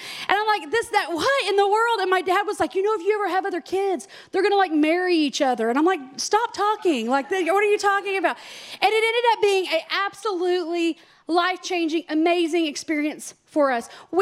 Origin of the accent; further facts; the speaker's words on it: Amarillo, Texas, United States; But no, I'm a Texas girl. I was born in Amarillo, graduated in Lubbock, got married in Fort Worth, been in Texas. Like, I'm a Texas girl.